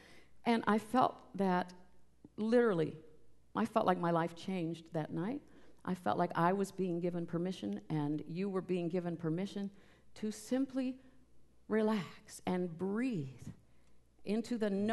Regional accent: Texas, United States; We get to visit my home state of Texas.

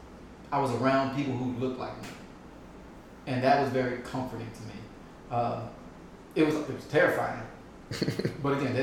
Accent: United States; I grew up in America, was raised in America, but I spent the majority of my adult life outside of the country.

